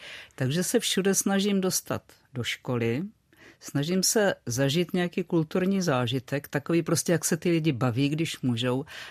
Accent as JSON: {"language": "Czech", "town": "Brno", "region": "South Moravian Region", "country": "Czechia", "said": "i když já jsem z Brna."}